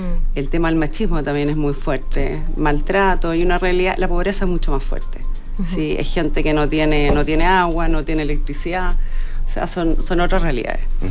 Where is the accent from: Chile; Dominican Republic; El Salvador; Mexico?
Chile; aparte que estamos partiendo en Perú, siendo nosotros chilenos